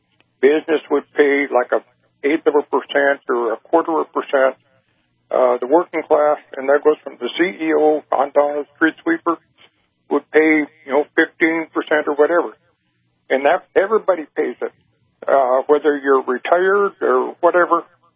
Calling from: Clitheroe, Minnesota, United States; I'm from Clitheroe, Minnesota.

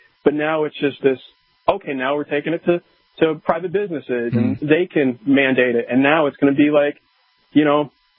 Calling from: Portland, Oregon, United States; I'm calling from Portland, Oregon.

